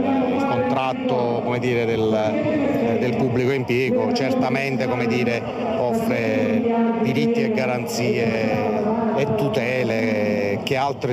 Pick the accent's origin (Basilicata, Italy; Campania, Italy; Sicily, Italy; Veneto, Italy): Campania, Italy; Caserta; Vengo da Caserta